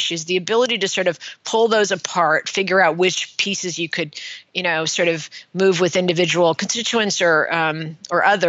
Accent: California, United States; Yes, I grew up in California.

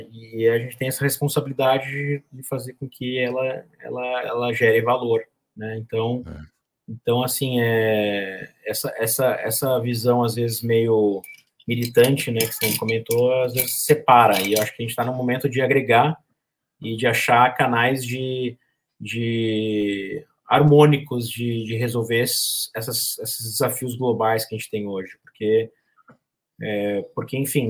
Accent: Brazil; a gente, como brasileiros, precisamos valorizar isso

